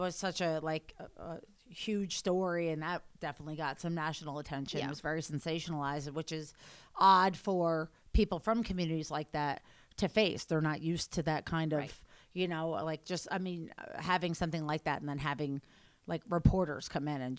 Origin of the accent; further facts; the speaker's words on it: New York, United States; And I'm from Schoharie County.